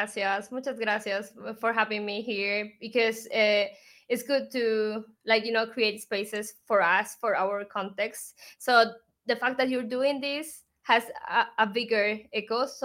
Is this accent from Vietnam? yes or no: no; Bolivia; I believe in us and the change we're creating from Bolivia to the world.